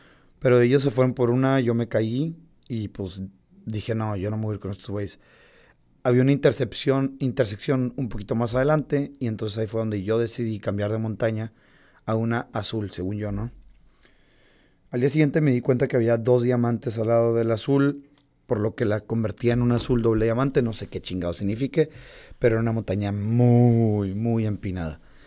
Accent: Mexico; Como buenos mexicanos jóvenes que se creen invencibles ante las incomodidades del mundo

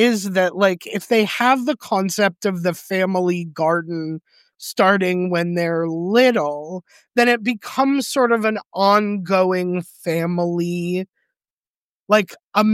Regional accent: United States; as an American Jew with a lot of relatives

